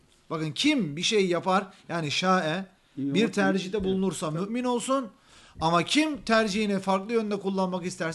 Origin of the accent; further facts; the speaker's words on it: Istanbul, Turkey; born there; Ben 1980 yılında İstanbul'da, Türkiye'de, işte Bayrampaşa'da dünyaya geldim.